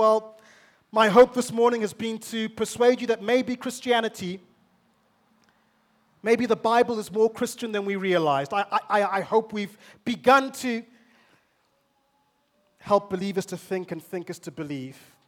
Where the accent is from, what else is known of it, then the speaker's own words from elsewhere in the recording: Zimbabwe; I'm from Zimbabwe